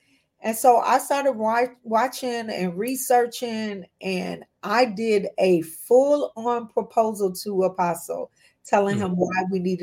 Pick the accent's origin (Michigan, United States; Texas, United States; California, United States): Michigan, United States; Detroit; now in Chicago, United States; I grew up in Detroit. Mm-hmm. It was Black. I went to Kentucky State University.